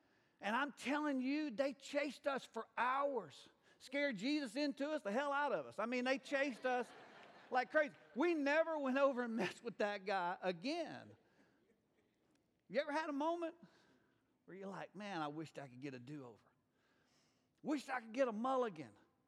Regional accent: Mobile, Alabama, United States; Well, growing up in Mobile, Alabama, there in our town was a small private university.

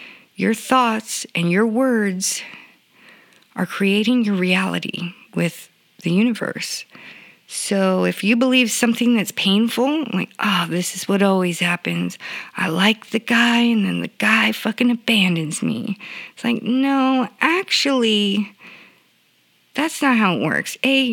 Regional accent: California, United States; I'm from Orange County, bruh. I think we invented the pun

